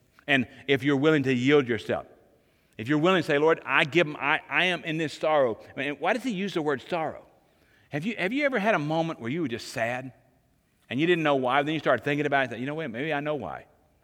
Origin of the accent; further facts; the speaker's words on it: Paris, Arkansas, United States; born there; born in the same town I was born in Paris, Arkansas.